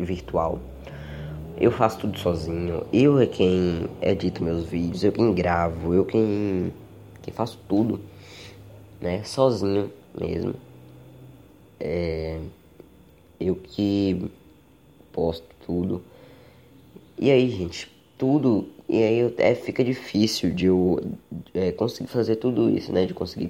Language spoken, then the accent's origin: Portuguese; Bahia, Brazil; que eu sou aqui da Bahia.